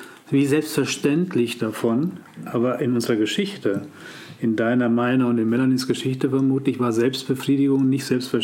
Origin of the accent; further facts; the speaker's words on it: Hesse, Germany; wir sind ja beide aus dem Landkreis Marburg-Biedenkopf und dort aufgewachsen und zur Schule gegangen.